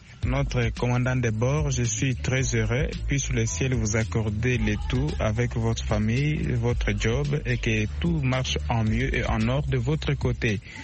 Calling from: Kananga, Kasaï-Central, DR Congo; vous entendre chaque jour chez nous, au Kasaï, précisément à Kananga et à Chimbulu.

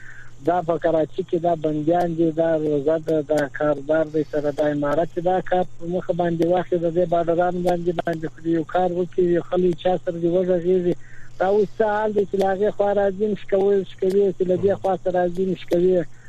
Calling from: Zabul, Afghanistan; زابل ولایت

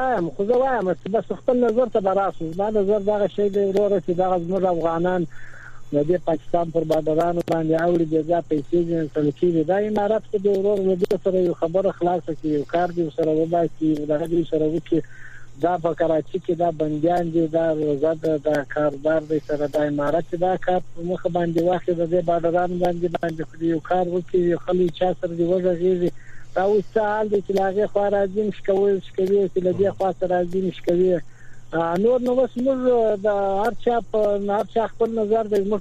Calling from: Zabul, Afghanistan

